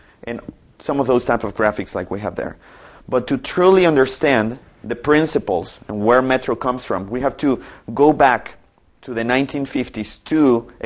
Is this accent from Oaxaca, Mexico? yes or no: no; Mexico City, Mexico; like I come from Mexico City, taxis there change their design every year for some reason.